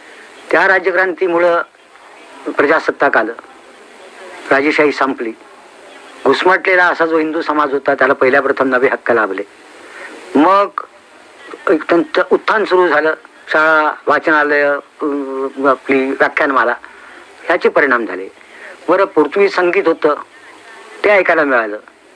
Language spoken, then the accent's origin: Marathi; Goa, India; मी ज्या गावात वाढलो त्याच्या अवतीभोवती सगळ्या देवळांचा परिसर आहे. सगळी गोव्यातली उत्कृष्ट देवळं ही त्या तिथं कीर्तन प्रवचन ते.